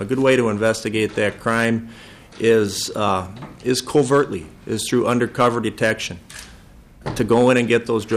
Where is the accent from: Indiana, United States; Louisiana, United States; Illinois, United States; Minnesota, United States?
Minnesota, United States; St. Paul; I've been a police officer for 20 years, and I grew up in St. Paul.